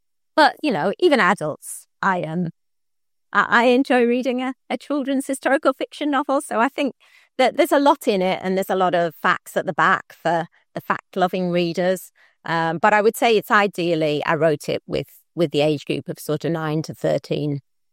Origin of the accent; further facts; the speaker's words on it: Yorkshire and the Humber, United Kingdom; moved away as an adult; now in Australia; I'm from Yorkshire and I really love where I'm from.